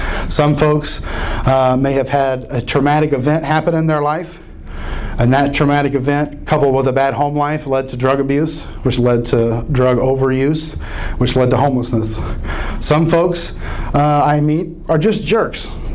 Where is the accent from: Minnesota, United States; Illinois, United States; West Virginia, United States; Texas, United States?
Illinois, United States; Mount Vernon; my parents have run a soup kitchen in my hometown of Mount Vernon, Illinois